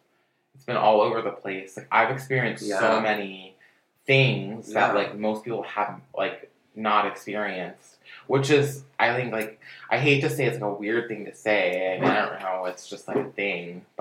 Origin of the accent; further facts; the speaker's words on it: Eustis, Florida, United States; I grew up in Eustace.